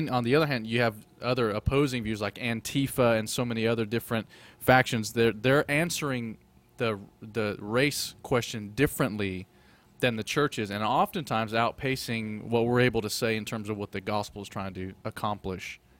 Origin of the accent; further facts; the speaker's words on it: Nashville, Tennessee, United States; now in Mississippi, United States; I came from Nashville, urban context. You know, much more ethnically diverse in pretty much every aspect of where I was. Come to Mississippi